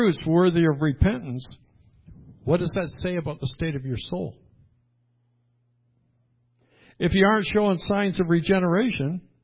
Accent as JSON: {"language": "English", "country": "Canada", "tie": "born there", "said": "I can never be president. Why? Because I was born in Canada."}